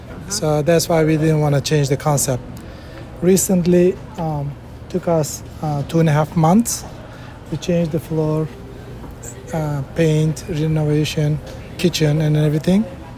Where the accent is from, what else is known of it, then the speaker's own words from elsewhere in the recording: Turkey; English is a second language; now in United States; I'm from Turkey.